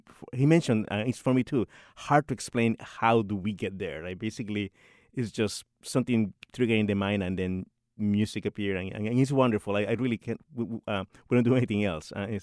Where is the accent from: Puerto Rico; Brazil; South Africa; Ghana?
Puerto Rico; So basically, I am from Puerto Rico